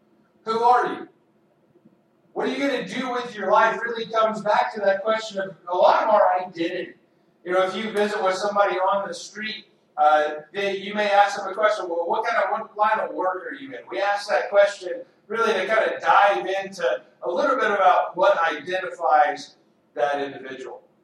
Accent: Spearman, Texas, United States; I remember going to the cafeteria at the little school that I grew up in Spearman, Texas

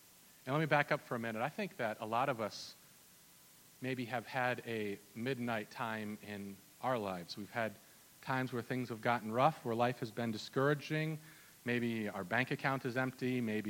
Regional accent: Minnesota, United States; I'm from Minnesota originally, just in case some of you guys don't know.

